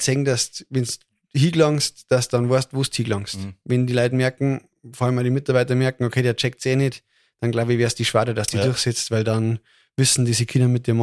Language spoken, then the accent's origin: German; Übersee, Bavaria, Germany; bin 35 Jahre, komme direkt vom Chiemsee, bin quasi ein waschechter Chiemgauer, Überseher.